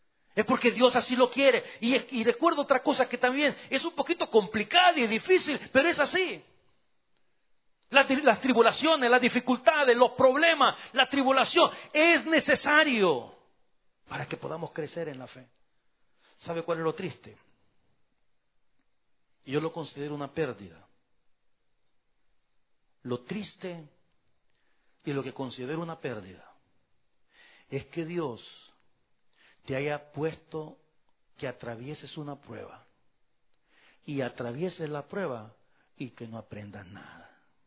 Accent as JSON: {"language": "Spanish", "country": "El Salvador", "said": "Y yo pensé que solamente en mi país, en El Salvador, hacían eso, ¿verdad?"}